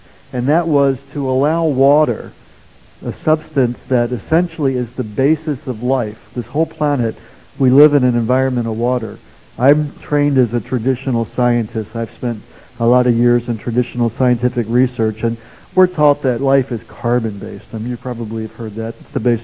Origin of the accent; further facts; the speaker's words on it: Scottsdale, Arizona, United States; I'm here from Scottsdale, Arizona.